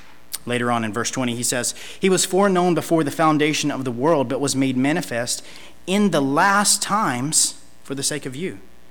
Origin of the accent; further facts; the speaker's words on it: Mayberry, North Carolina, United States; Despite my growing up in Bible Belt Central, Mayberry, North Carolina, the Andy Griffith homestead